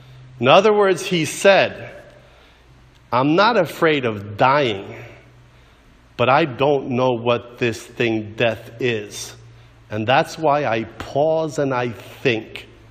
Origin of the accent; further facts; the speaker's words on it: Yonkers, New York, United States; I went to Fordham University in the Bronx, and I'm from Yonkers.